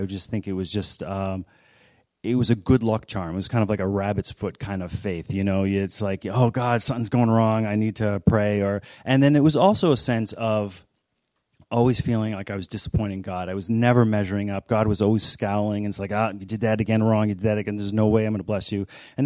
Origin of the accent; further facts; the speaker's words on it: Worcester, Massachusetts, United States; I come home to my hometown, which is in Worcester, Mass.